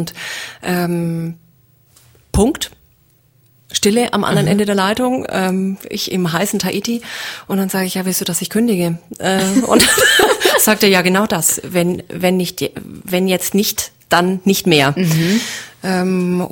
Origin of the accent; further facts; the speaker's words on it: Nuremberg, Bavaria, Germany; Also Nürnberg ist immer der Geburtsort. Dazu hat man immer eine spezielle Beziehung, wo man aufgewachsen ist.